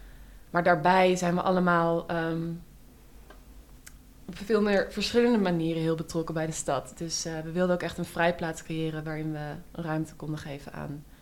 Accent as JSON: {"language": "Dutch", "town": "Amsterdam", "region": "North Holland", "country": "Netherlands", "tie": "born or raised there", "said": "ik kom uit Amsterdam, ik ben hier opgegroeid, in Oud-West. Ik ben 25, dus dat was eind jaren 90."}